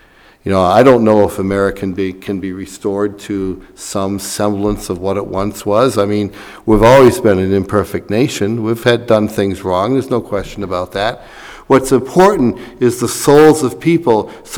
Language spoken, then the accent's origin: English; United States; I'm speaking as American.